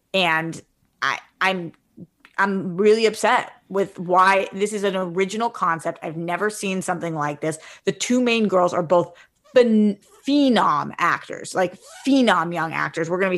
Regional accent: East Coast, United States; I also, as an East Coaster, I'll be honest, I have very, very few Southern friends. Mm-hmm. I came from the East Coast. I live on the West Coast.

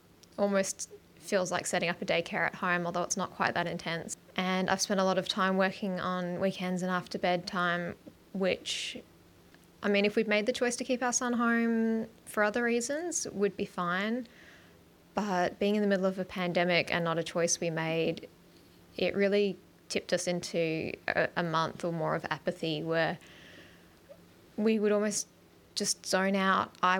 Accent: Australia; I'm a listener from Australia. We've been pretty lucky over here.

